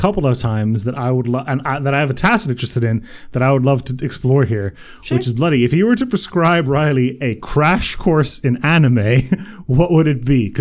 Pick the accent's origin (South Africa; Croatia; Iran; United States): Croatia; born there; first language Croatian; English is a second language; I had exactly the same thing because my parents are, and I was born in Yugoslavia and very similar. And, like, Croatian's my first language.